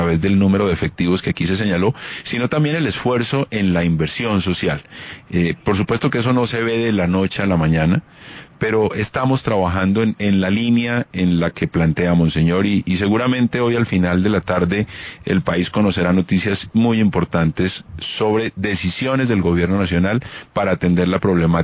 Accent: Putumayo, Colombia; yo soy originario de Putumayo, pero mi padre es de Barbacoas. Mi papá nació en Barbacoas. Digamos que tengo un origen en la costa pacífica nariñense

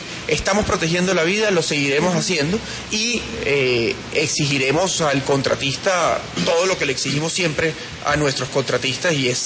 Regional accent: Colombia; tenemos como colombianos, como Estado colombiano, defender la declaratoria de valor universal excepcional que tiene Cartagena ante la UNESCO.

